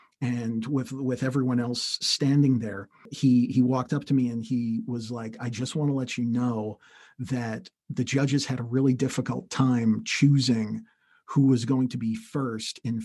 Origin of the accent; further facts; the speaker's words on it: New York, United States; and this is in my hometown. I'm still back in the Hudson Valley.